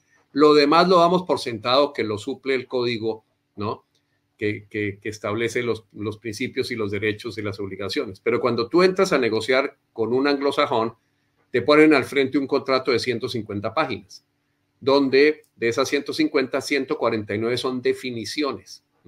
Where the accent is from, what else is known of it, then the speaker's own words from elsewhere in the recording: Colombia; la forma como yo a veces me expreso muy a la colombiana resulta siendo ofensiva para un argentino